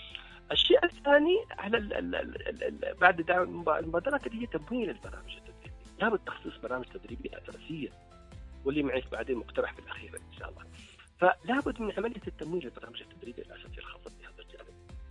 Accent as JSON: {"language": "Arabic", "country": "Yemen", "said": "هل في شبكات خاصة بدعم قيادات النساء مثلا عندنا في اليمن؟"}